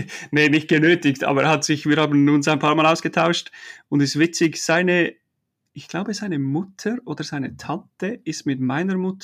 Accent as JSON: {"language": "German", "country": "Switzerland", "moved": "yes", "lives_now": "Foxborough, United States", "said": "Man hört es wahrscheinlich ziemlich gut. Bin ursprünglich aus der Schweiz. Versuche meinen Dialekt ein bisschen zu verstecken. Klappt manchmal besser, manchmal schlechter."}